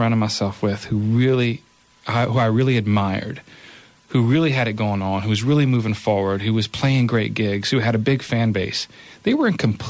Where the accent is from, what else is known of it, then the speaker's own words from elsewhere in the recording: Lafayette, Louisiana, United States; now in Abbeville, United States; You know, I was born and raised in Lafayette, but I live in Abbeville, and you know, I moved to that town.